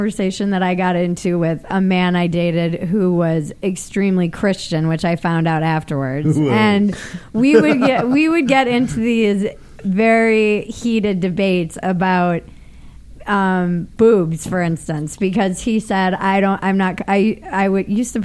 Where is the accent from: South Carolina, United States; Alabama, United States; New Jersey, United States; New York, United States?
New York, United States; New York City; born there; I was born in New York City, and then I moved every year and a half. So it's a long story, but basically my family's all in Rhode Island.